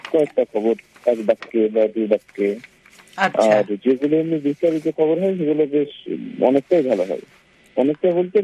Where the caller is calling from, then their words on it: West Bengal, India; আমি পশ্চিমবঙ্গের মুর্শিদাবাদ জেলার নদেখানা ভাবনা গ্রাম থেকে বলছি।